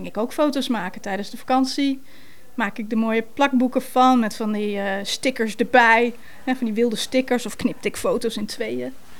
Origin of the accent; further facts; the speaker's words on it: Groningen, Netherlands; born there; Ik ben geboren in Groningen.